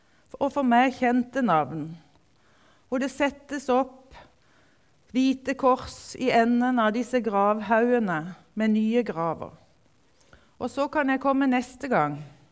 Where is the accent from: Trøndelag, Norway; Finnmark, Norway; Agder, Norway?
Agder, Norway; Tveit; i den tiden hvor jeg vokste opp i Tveit, som ungdom i hvert fall